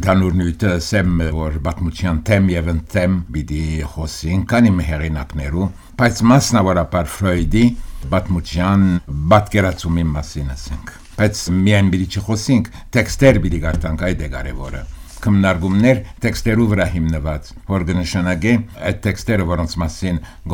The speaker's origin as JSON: {"language": "Armenian", "town": "Paris", "region": "Île-de-France", "country": "France", "tie": "born or raised there", "moved": "as an adult", "lives_now": "United States", "said": "ես Փարիզ ծնած եմ, Փարիզ մեծած, ուշ Ամերիկա անցած եմ, այդ 20 տարի մոտավորապես սկիզբը UCLA-ը, դո Կոլումբիա համալսարանները, ծածկի առաջ իմ գյանքս Ֆրանսիա էր անշուշտ"}